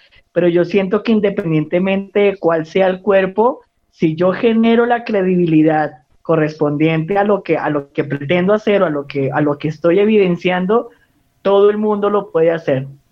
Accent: Bogotá, Colombia; Yo soy acá de Bogotá. Mi mamá es de Falan, Tolima, y mi papá es del Guamo, Tolima.

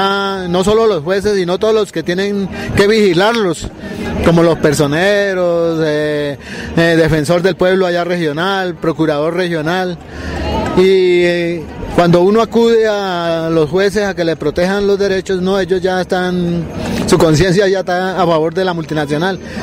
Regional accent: Colombia; los derechos de uno como ciudadano colombiano

